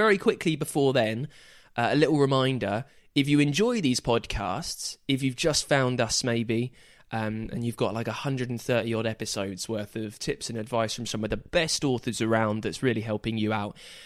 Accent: United Kingdom; I'll be honest, a little bit awkward even chatting about it. I'm British after all.

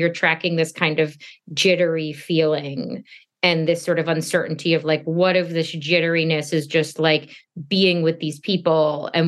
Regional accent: Stuart, Florida, United States; We're from Stuart. I don't know if you, it's like half an hour north of West Palm Beach.

